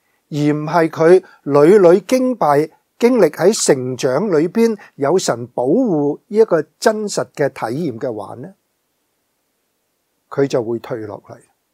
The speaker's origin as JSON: {"language": "Chinese", "country": "China", "said": "我们中国人有一句的说话，子不教，父之过。"}